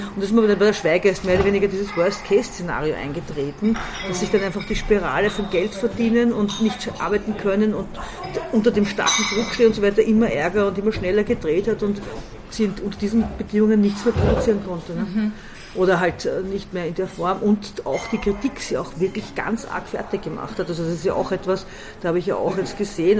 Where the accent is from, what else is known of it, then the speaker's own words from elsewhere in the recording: Baden, Lower Austria, Austria; also born or lived in Vienna; ich bin in Wien geboren, weil mein Vater Beamter war und das in einer Beamtenklinik. Beamtentochter der Beamtenklinik geboren wurde. Das ist die beste Gebärklinik auf der Art, die man halt früher so geboren hat. Und bin eigentlich meinen dritten Lebenstag in Baden